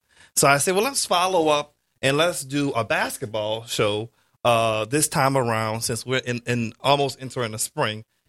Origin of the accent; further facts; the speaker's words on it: Algiers, Louisiana, United States; West Bank. I'm from Algiers. Glad to have another fellow West Banker.